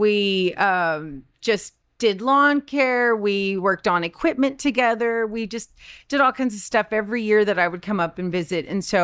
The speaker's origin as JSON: {"language": "English", "region": "Texas", "country": "United States", "tie": "born or raised there", "said": "it's a privilege, I feel, to be born and raised in Texas"}